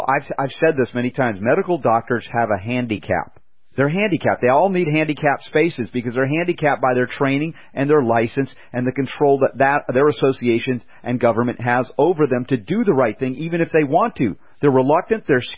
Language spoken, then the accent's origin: English; Atlanta, Georgia, United States; I remember a talk show host I grew up on in Atlanta.